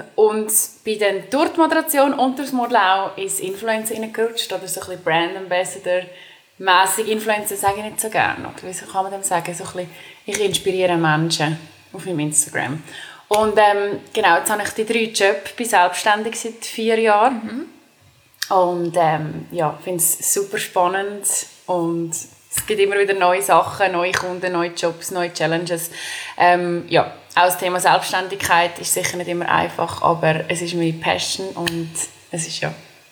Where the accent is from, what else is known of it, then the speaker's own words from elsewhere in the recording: Dallenwil, Nidwalden, Switzerland; Ich bin ursprünglich aus Nidwalden. Ich bin in Dallewil geboren. Es ist ein kleines Dörfchen in Nidwalden. Ich bin mit 3 Schwestern aufgewachsen.